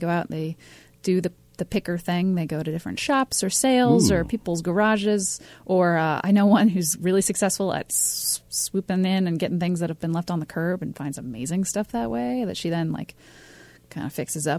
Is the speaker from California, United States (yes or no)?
no; Norfolk, Nebraska, United States; The man who did the voice for … is from my hometown.